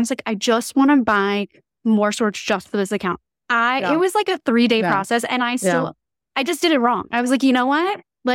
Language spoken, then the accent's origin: English; New Jersey, United States; And I'm originally from New Jersey.